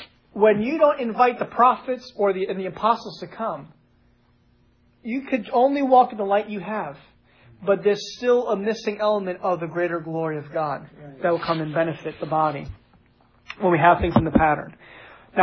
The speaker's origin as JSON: {"language": "English", "region": "New York", "country": "United States", "said": "I'm from New York, from the Bronx, okay?"}